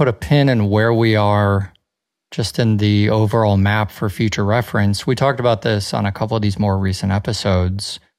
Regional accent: Los Angeles, California, United States; I'm from Los Angeles, as people will know.

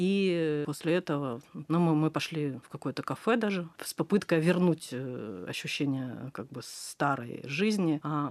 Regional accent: Donetsk, Donetsk Oblast, Ukraine; moved away; Я родилась в Донецке, жила там и надеялась там как бы умереть.

